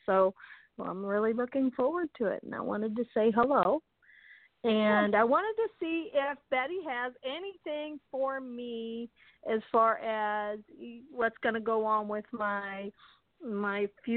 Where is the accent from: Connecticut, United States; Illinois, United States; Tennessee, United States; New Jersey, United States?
Illinois, United States; Alton; Like you said, I grew up in Alton